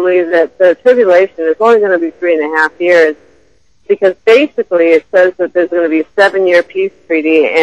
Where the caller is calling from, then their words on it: Coeur d'Alene, Idaho, United States; Hello, I'm calling from Coeur d'Alene, Idaho.